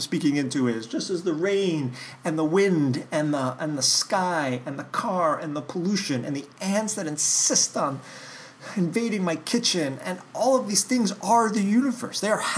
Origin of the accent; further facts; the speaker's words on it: New York, United States; I come from New York, and I have a certain inflection in my voice and a certain way of moving my hands